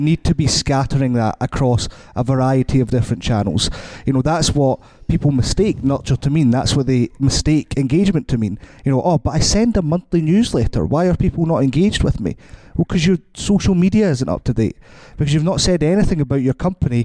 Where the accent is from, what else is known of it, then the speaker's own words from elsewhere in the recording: Scotland, United Kingdom; I'm Scottish.